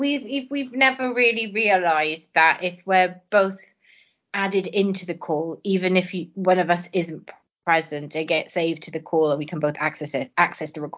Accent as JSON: {"language": "English", "town": "Swansea", "region": "Wales", "country": "United Kingdom", "said": "from Swansea in the UK"}